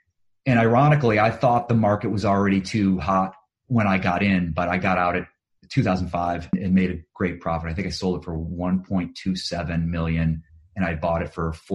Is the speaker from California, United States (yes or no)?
no; Ohio, United States; I'm originally from Ohio